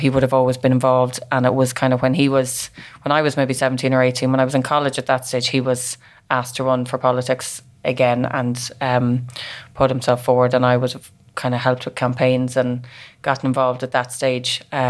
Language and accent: English; Castletown, Leinster, Ireland; I'm from County Meath. I've lived there all my life. Grew up in a rural part called Castletown, so kind of North Meath.